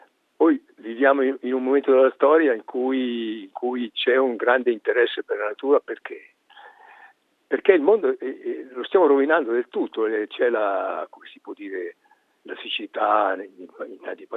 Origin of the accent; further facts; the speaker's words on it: Chiasso, Ticino, Switzerland; also born or lived in Coldrerio; io sono un uomo di periferia, io sono cresciuto a Chiasso e poi mi sono spostato a Coldrerio, quindi sono un uomo di pianura o di colle. Però adesso io vivo da 25 anni